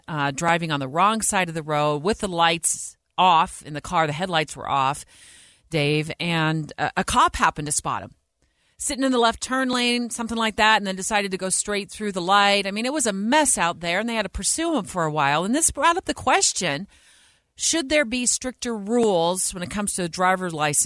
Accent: Arizona, United States; let's start with Arizona, my home state.

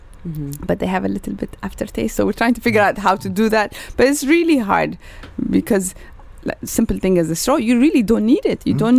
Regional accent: Ethiopia; because I grew up in Ethiopia. We didn't even have straws.

